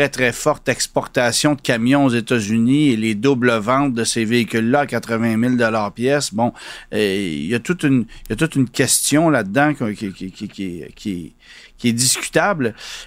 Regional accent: Canada; Et je m'explique mal pourquoi chez nous au Canada, on ne propose que la version la plus luxueuse

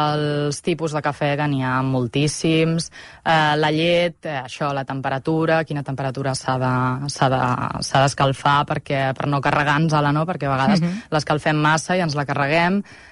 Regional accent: Montgat, Catalonia, Spain; Montgat és un poble petit i que jo estic en un poble de barri de tota la vida, que sóc això, quarta generació, llavors em coneixen des de petita, des que vaig néixer

